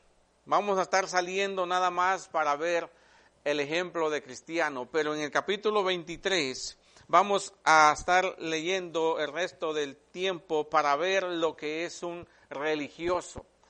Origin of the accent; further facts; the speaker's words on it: Guatemala; No lo he visto acá en este país, pero lo vi mucho en mi país, en Guatemala.